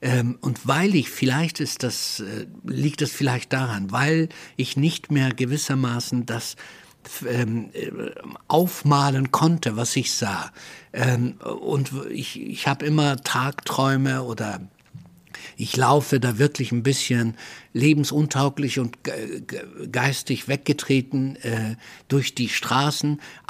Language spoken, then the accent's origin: German; Munich, Bavaria, Germany; ich bin ja in München aufgewachsen, in München-Moosach.